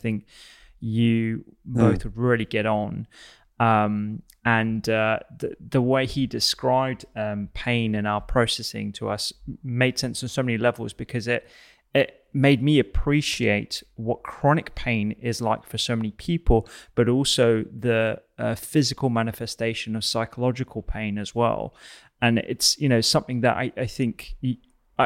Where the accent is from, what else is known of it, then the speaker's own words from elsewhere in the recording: United Kingdom; conversation about grief and bereavement in general is something that we don't tend to do very well as British people, if I'm honest.